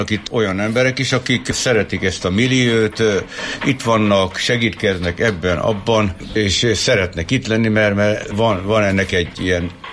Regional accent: Karcag, Jász-Nagykun-Szolnok, Hungary; now in Kisgyőr, Hungary; Karcagra, mert én egy kunsági gyerek vagyok, mondhatom, hogy kun gyerek

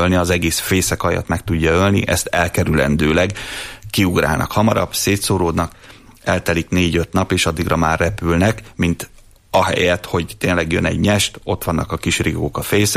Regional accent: Miskolc, Borsod-Abaúj-Zemplén, Hungary; én itt Miskolcon az Avason nőttem fel, tehát annyira nem természetbarát hely, de azért végül is zöld rész

